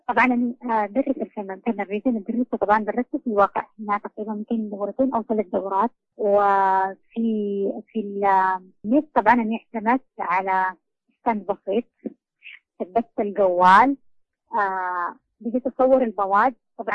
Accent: Yemen; مثل عندنا في اليمن مصدر رزقهم قليل

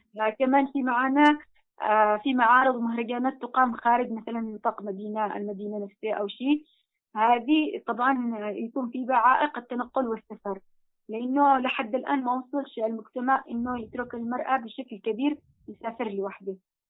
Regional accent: Yemen; عندنا في اليمن،

